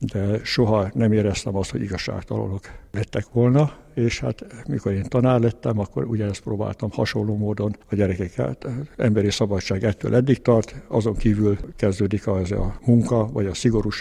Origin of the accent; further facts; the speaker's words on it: Hungary; hát a magyar tépességén tanítottam nekik, mikor megtudták, hogy magyar vagyok.